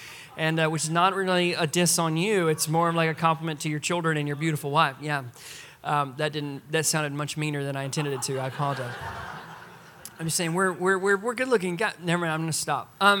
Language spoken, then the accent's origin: English; Texas, United States; because I'm from Texas. Now, I love you guys, but my blood is thin. It is very thin. Growing up in a warm climate plus sweet tea does something strange to the body.